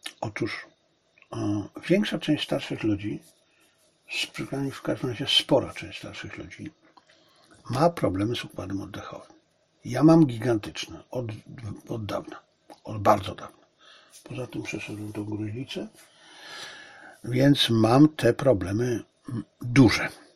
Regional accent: China; on wie, że ja jestem Chińczyk. No, od zawsze wie, że jestem Chińczyk.

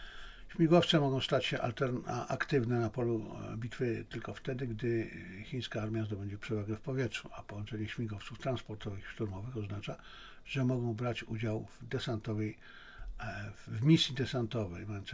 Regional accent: China; Jako Chińczyk mam nadzieję, że tam się nie poleje krew, chińska krew.

